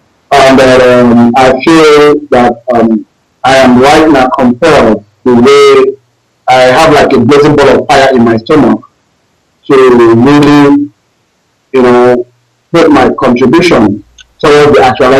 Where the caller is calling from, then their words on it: Texas, United States; I'm calling from the United States.